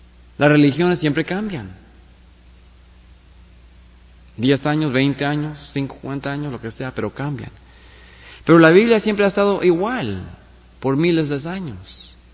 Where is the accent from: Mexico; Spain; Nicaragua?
Mexico; Mexico City; yo nací en México, el Distrito Federal, toda mi familia es católica, y yo crecí con idolatría, una religión pagana, con santos y vírgenes.